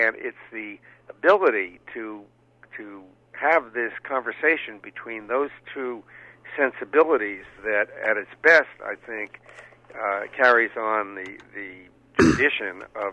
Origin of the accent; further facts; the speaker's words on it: New York, United States; I come from New York State, and there, it was no contest in New York State.